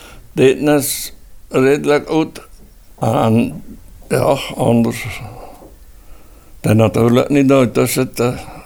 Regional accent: Oedelem, Flanders, Belgium; Ik ben van Poekmoest, afkomstig van Oedelum. 91 jaar. En het zijn hier 3 jaar.

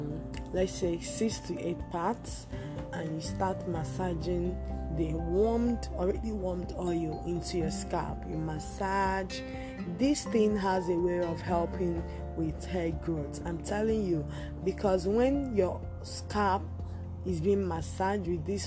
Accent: Nigeria; I'm a Nigerian, so here in Nigeria, the palm kernel oil that I'm talking about is made by cooking palm nuts.

